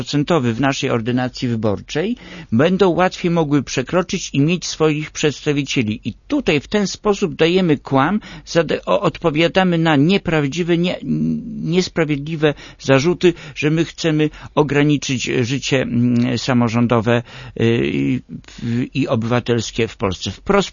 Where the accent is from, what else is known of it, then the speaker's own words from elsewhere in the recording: Przemyśl, Subcarpathian Voivodeship, Poland; Zatrzymała się w Przemyślu i stąd jestem z Przemyśla.